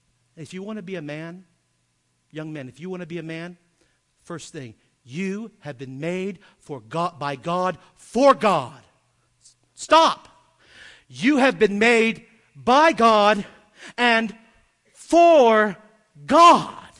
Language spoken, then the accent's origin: English; United States; I know we don't do that as American men, right?